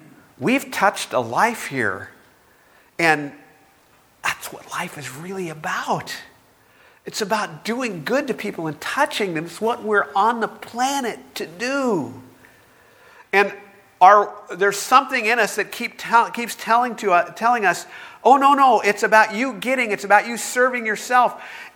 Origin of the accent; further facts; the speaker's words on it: Bakersfield, California, United States; And one of the things that always happened when growing up in Bakersfield, we'd always go to Brock's. It was the department store downtown.